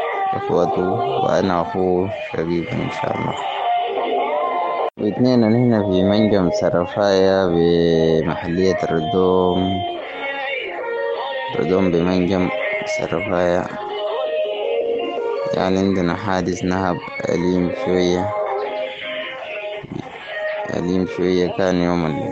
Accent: Sudan

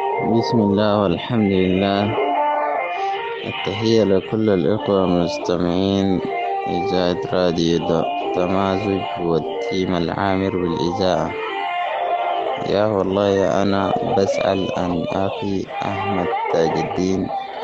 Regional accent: Sudan

